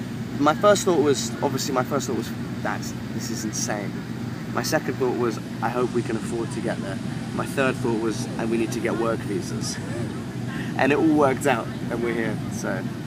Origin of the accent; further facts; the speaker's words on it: London, United Kingdom; And obviously I'm from London, so I'm not used to any heat.